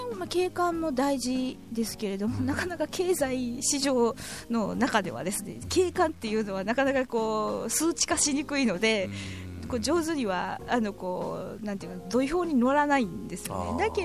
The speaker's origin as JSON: {"language": "Japanese", "region": "Kansai", "country": "Japan", "said": "私関西出身なんですけれども"}